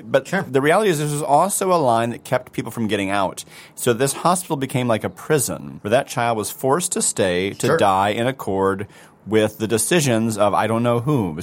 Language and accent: English; Oklahoma City, Oklahoma, United States; and I'm apparently from Oklahoma City, and I don't know what's going on here.